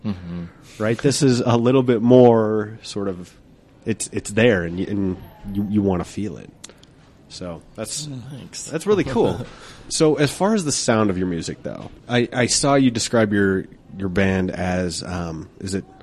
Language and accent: English; Applewood, Colorado, United States; I grew up in Applewood, and then I moved up to Genesee.